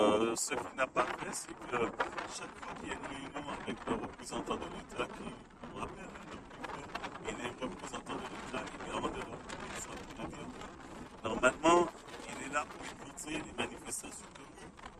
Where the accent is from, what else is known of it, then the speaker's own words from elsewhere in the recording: Martinique, France; je suis un Martiniquais qui veut développer et aime son pays.